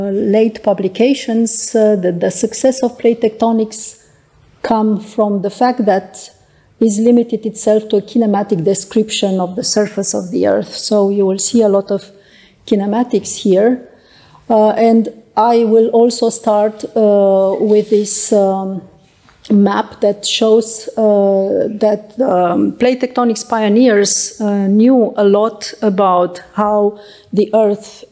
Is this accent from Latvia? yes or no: no; Norway; English is a second language; I come from Norway, and I will take you to a journey through the Arctic.